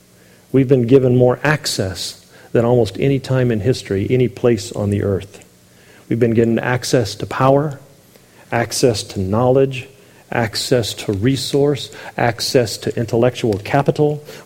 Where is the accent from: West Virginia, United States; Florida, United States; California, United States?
California, United States; San Diego; because I grew up in San Diego, there was a large immigrant population, and I worked with a lot of immigrants.